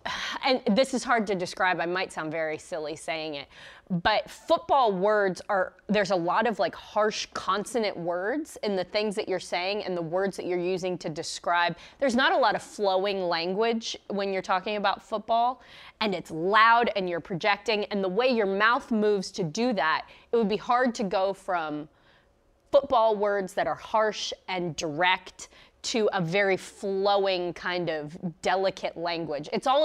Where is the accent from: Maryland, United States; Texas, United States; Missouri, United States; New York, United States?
Missouri, United States; I'm from Missouri. It's not like there's water there.